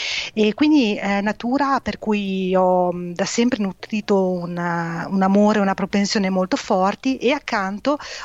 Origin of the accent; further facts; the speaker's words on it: Emilia-Romagna, Italy; sono nata e cresciuta in provincia di Modena, un piccolo paese, quindi la mia vita è cresciuta in una dimensione un po' bucolica.